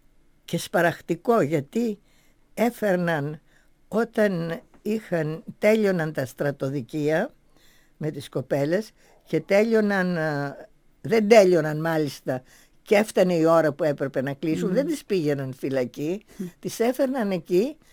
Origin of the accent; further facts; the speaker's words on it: Greece; moved away; Μετά τελείωσε αυτή και η αδελφή μου έμεινε φίλη με τον Γκάτσο αργότερα. Αλλά εγώ έφυγα από την Ελλάδα.